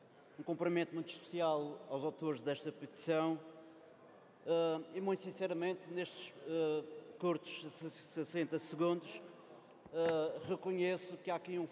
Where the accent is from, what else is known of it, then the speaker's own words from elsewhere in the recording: Madeira, Portugal; Eu, como ilhéu, como insular que sou, e ilhéu pelo Círculo da Madeira